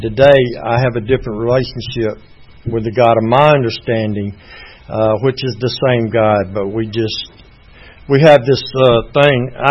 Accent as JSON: {"language": "English", "town": "Greenwood", "region": "South Carolina", "country": "United States", "tie": "born there", "said": "I was born in 1949. That makes me 63. I'm done. I was born in Greenwood, South Carolina."}